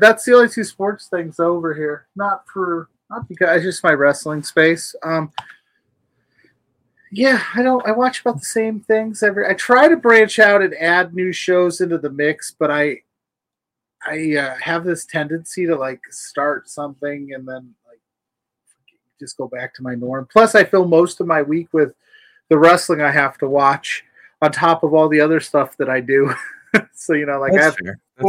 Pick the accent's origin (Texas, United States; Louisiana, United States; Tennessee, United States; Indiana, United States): Indiana, United States; South Bend; I live near Chicago because I'm from South Bend